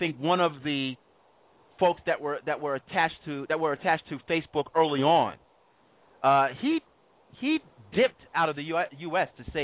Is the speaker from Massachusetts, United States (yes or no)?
no; New York, United States; I have to admit, as a New Yorker, listening to go-go all the time, I didn't necessarily get it at the time